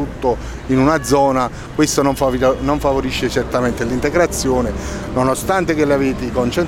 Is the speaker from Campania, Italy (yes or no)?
yes; Naples, Campania, Italy; ho 51 anni, vivo a Napoli, sono di Napoli. Tifo per il Napoli, abito al quartiere Vasto.